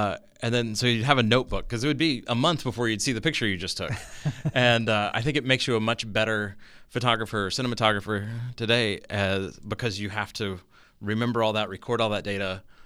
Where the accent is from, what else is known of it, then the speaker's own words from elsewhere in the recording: Atlanta, Georgia, United States; also born or lived in Missouri / Houston; Born in Missouri, quickly moved to Houston my first year, and then been here in Atlanta since I was seven. So kind of Atlanta is where I was raised.